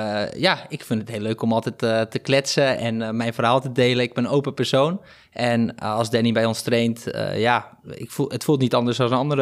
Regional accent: Zandvoort, North Holland, Netherlands; ik kom uit Zandvoort. Ik heb een sportschool in Haarlem, Krachtmeesters. Ik ben 35 jaar, ik ben vader van twee kinderen

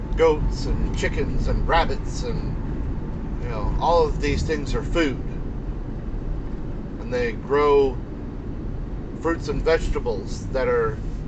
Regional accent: St. Louis, Missouri, United States; I grew up in the St. Louis area. Okay. I lived the first 40 years of my life there.

